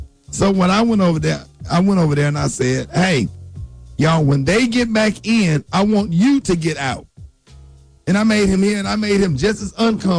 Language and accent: English; Birmingham, Alabama, United States; See, growing up in Birmingham, Alabama, and just living in the South, I'm used to it.